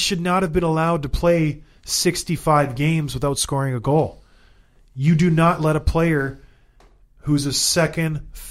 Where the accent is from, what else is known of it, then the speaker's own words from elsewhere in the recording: Edmonton, Alberta, Canada; born there; I was born in Edmonton. I have a tie to that city.